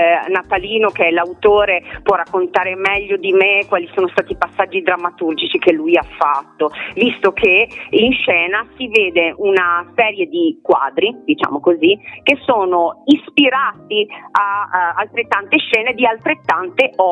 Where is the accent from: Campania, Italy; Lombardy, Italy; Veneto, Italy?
Veneto, Italy; first language Venetian; io sono veneta e faccio molta fatica a comprendere i testi di Ruzzante, molto, sono molto complicati. Questo Pavano del 500 è veramente complesso, eppure io sono una che in casa parla dialetto, è la mia lingua madre